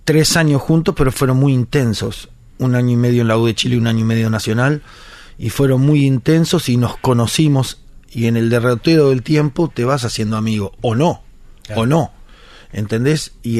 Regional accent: Uruguay; a mí como uruguayo y como amigo me generaba un orgullo tremendo

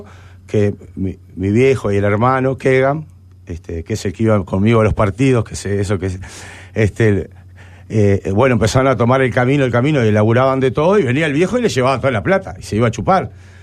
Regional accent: Montevideo, Uruguay; Yo en realidad nací en Lezica, pero bueno, vine como el año y medio para Millán y para la zona, Millán y Rafo. Es más Prado que Sayago, pero nosotros somos sayaguenses de corazón, el barrio es Sayago.

